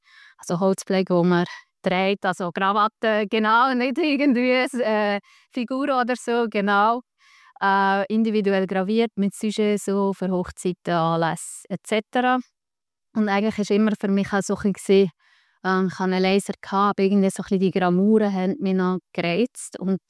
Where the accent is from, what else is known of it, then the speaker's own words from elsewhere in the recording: Egolzwil, Lucerne, Switzerland; ich komme aus Egoldswil, der Nähe von Sursee.